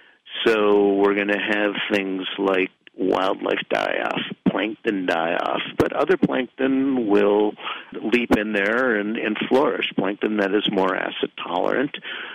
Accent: Minneapolis, Minnesota, United States; take a video of a policeman in my hometown, Minneapolis, kneeling on top of somebody's neck.

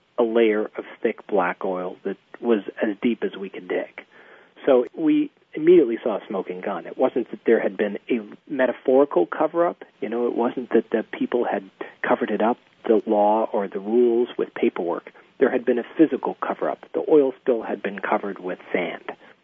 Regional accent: Louisiana, United States; I grew up in Louisiana in the water. You know, my family are Cajuns.

